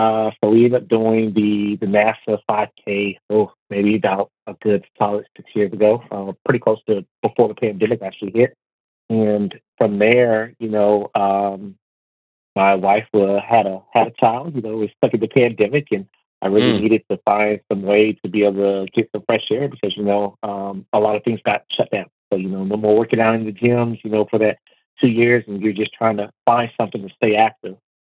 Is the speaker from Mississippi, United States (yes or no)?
no; Dallas, Texas, United States; I am actually from Dallas, and I would take the dry heat of living in Texas over being in the humidity of Virginia any day of the week.